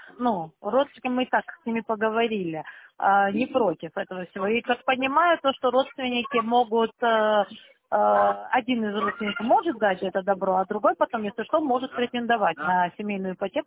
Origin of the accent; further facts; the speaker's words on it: Sochi, Krasnodar Krai, Russia; born there; Я родилась в Лазаревском районе, вышла замуж в Адлер